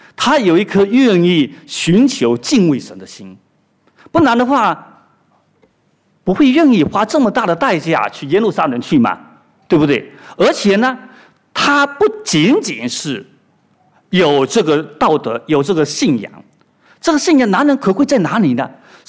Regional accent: China; 尤其是我们从中国过来的

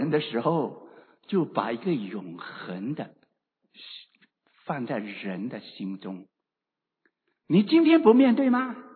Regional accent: China; 特别是我们中国人来说，我们从小没有听过犹太人的律法

